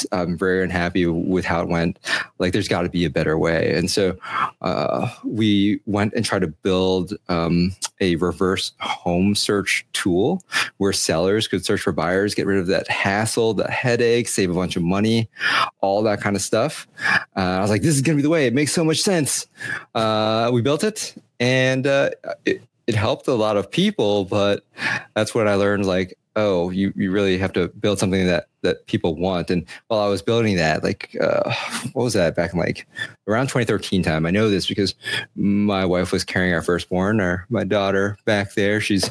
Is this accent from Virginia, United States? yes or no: yes; Virginia, United States; But no, I'm from Northern Virginia, and most people think we're West Coast because we're technology.